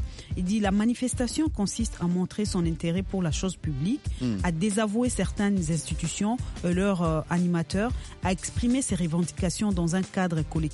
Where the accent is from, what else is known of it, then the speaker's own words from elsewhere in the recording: DR Congo; ici chez nous, en RDC